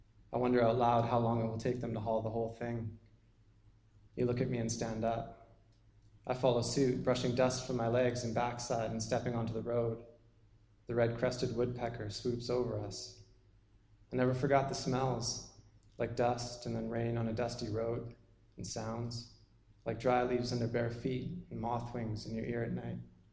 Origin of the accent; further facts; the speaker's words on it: British Columbia, Canada; So I grew up on Vancouver Island in a hippie wilderness commune.